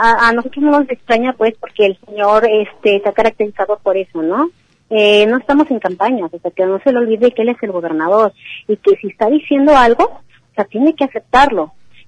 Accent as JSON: {"language": "Spanish", "town": "Temaca", "region": "Jalisco", "country": "Mexico", "said": "Somos 300, 400 los que hay en Temaca, somos jaliscienses, somos parte de este estado."}